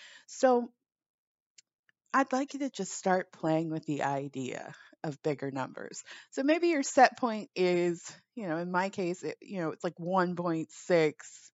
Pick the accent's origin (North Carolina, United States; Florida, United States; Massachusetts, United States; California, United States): California, United States; Los Angeles; And I grew up in Los Angeles, and I love it.